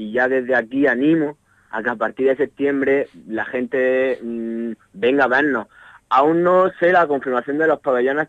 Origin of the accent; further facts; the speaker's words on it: La Mojonera, Andalusia, Spain; aquí en Almería, pero yo soy de la Mojonera.